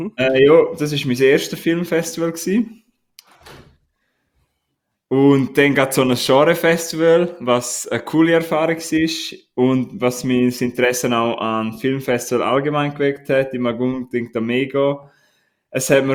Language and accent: German; Graubünden, Switzerland; Darf man als Bündner Kopf abtrinken?